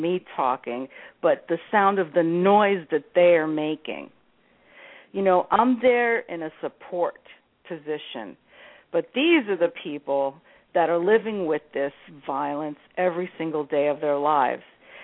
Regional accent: New York, United States; I grew up as a Puerto Rican. I'm from New York. I'm a New Yorican is what we call ourselves. And I grew up in the projects in the Bronx

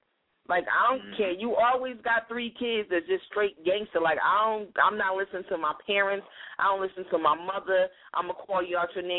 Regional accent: Detroit, Michigan, United States; That's the same thing that's going over in my hometown, Detroit, Michigan.

